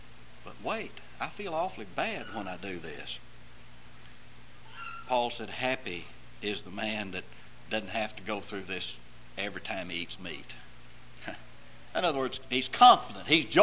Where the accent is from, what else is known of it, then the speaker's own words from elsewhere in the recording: Arkansas, United States; I grew up in North Arkansas, and as far as I know, nearly every adult male smoked.